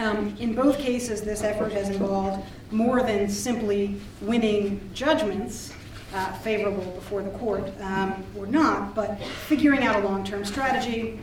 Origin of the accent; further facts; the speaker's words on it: Brooklyn, New York, United States; I grew up in Brooklyn, New York, raised by a dad who was an NRA member and who kept guns in our home.